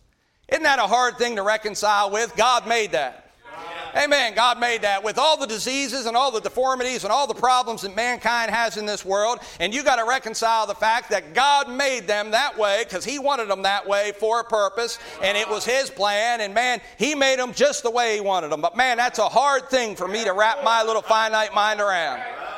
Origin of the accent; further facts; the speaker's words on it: Brogue, Pennsylvania, United States; I am from Brogue, Pennsylvania. They call it the Brogue. It's called the Brogue. I don't know why, but that's what they call it. We're about 45 minutes south of Hershey, Pennsylvania, where the chocolate's made. We're right on the Maryland line.